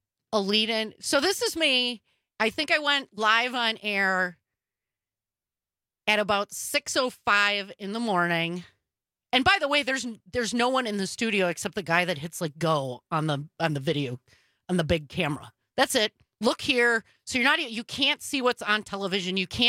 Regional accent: Milwaukee, Wisconsin, United States; And I'm from Milwaukee, a notoriously blue district.

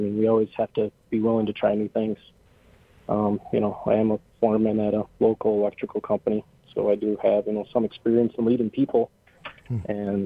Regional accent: Wisconsin Rapids, Wisconsin, United States; We grew up in, I'm a born and raised Wisconsin Rapids native.

